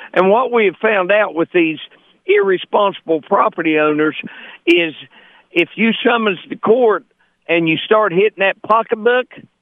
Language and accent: English; St. Albans, West Virginia, United States; Well, when I grew up in St. Albans, I was born in 59, and in the 60s and the 70s, even the 80s